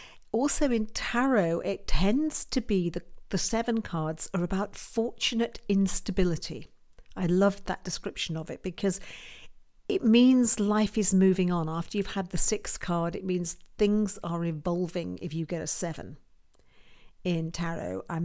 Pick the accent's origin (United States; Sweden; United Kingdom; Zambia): United Kingdom; And over here in the UK, as you can tell from my voice, I'm a Brit